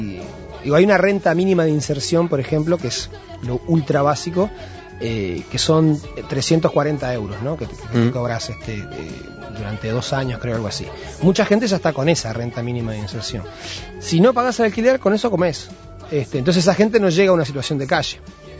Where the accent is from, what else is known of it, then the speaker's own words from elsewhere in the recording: Mexico; now in Uruguay; yo también me crié en México y después terminé en Uruguay.